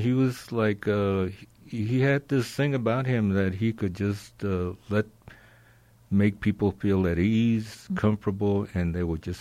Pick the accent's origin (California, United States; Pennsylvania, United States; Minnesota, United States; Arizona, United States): California, United States; San Bernardino; born there; I was born here in San Bernardino.